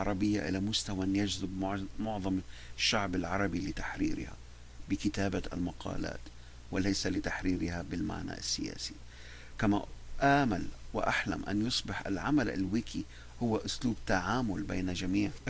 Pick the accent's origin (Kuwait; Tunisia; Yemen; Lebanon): Lebanon; بعدها اكتشفت بنقص خطير في المعلومات عن بلدي الأصلي لبنان،